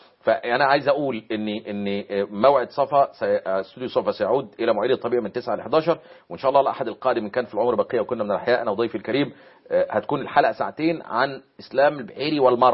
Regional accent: Egypt; اللي هو الحلف الموجود عندنا في مصر دلوقتي

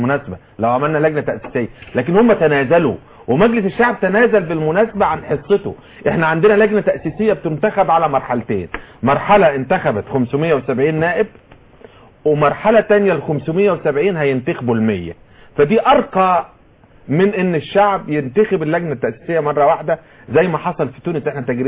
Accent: Egypt

